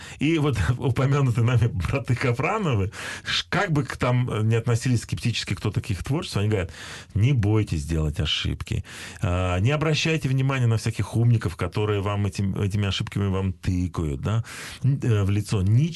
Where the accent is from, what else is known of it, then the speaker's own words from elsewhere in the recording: Belarus; И у нас до сих пор, кстати, мы спорим, кто мы. Мы литвины или мы белорусы?